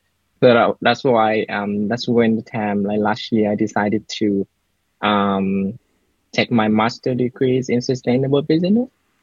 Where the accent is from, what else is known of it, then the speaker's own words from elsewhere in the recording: Ho Chi Minh City, Vietnam; I grew up in Ho Chi Minh City, Vietnam, a dynamic city.